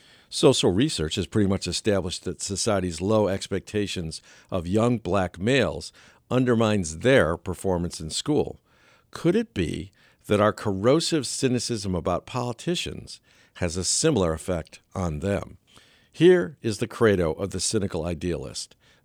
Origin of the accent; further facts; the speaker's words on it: Pennsylvania, United States; Equally so, I believe that someday my home state, our beloved Pennsylvania, will figure out how to provide a free, thorough, and uplifting education to all of its children.